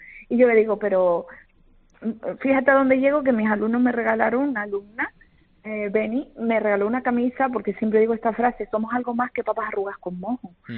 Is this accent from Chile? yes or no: no; Canary Islands, Spain; nosotros como canarios vemos el mar o vemos la playa